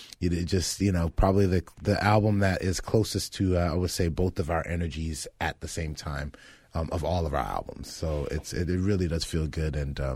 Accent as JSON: {"language": "English", "region": "Florida", "country": "United States", "tie": "born or raised there", "said": "we grew up near Stoneman Douglas"}